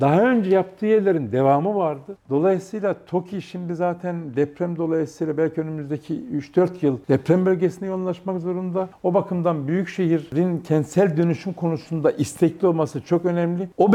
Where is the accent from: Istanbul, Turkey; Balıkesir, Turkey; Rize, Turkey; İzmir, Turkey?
Rize, Turkey; Çamlıhemşin; ben Rize Çamlıhemşin'de doğup büyüdüm. Liseyi orada bitirdim.